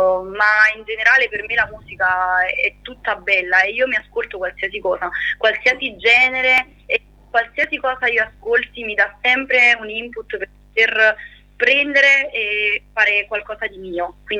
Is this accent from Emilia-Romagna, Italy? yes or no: no; Campania, Italy; Sono di un paesino vicino Caserta, a Campania.